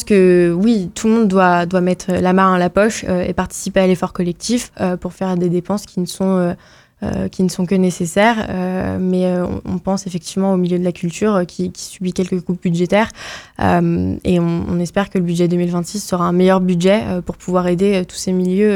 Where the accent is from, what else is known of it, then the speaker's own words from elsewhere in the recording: Brittany, France; En revanche, chez nous, en Bretagne, je ne sais pas si on se sent concerné effectivement par cette submersion migratoire.